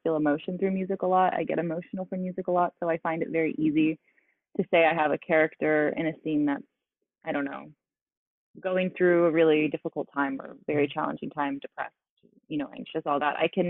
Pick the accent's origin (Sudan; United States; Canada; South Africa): Canada; And to obtain an O-1 visa as a Canadian, you have to be somewhat notable.